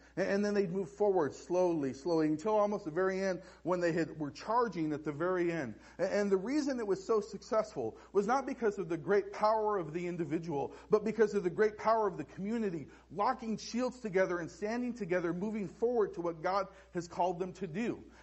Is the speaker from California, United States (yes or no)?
yes; California, United States; For those of you who lived in this area, and I grew up in Orange County, so I don't know, but I've heard the stories.